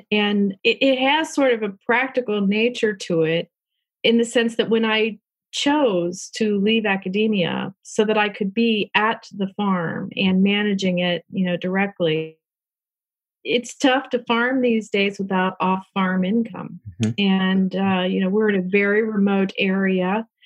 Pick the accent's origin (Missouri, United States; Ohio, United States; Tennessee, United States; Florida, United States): Ohio, United States; Cincinnati; So I was raised in Cincinnati, but where I live now is about 130 acres that has been in my family since 1913.